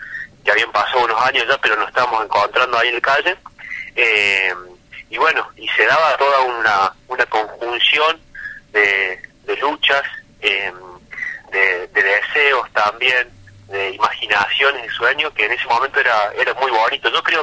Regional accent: Villa Allende, Córdoba, Argentina; yo en ese momento era vecino de Alberdi, enamorado de Alberdi, yo en realidad soy de Villa Allende, de Arguello, ahora estoy viviendo acá en la Sierra

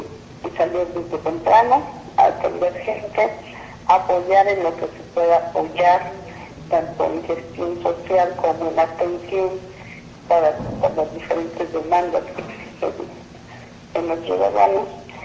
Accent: Tabasco, Mexico; yo soy de Tabasco

